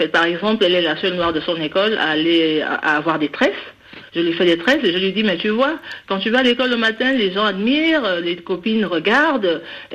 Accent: Gabon; Moi je suis gabonaise

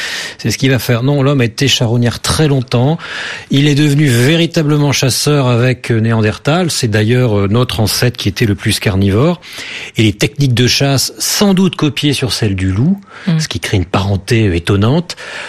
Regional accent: Hauts-de-France, France; Même chez moi dans le Nord, mes arrière-grands-pères allaient chasser.

